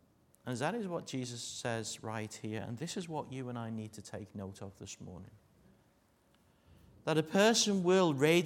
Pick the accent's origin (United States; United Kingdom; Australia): United Kingdom; Liverpool, North West England; Remember, I'm a Scouser. English is my second language.